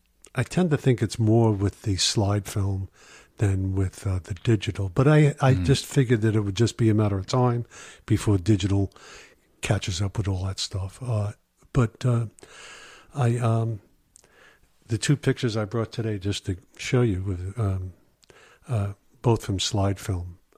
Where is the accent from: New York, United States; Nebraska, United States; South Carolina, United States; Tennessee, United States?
New York, United States; New York City; I grew up in New York City. I was from the Bronx, but he was from Queens.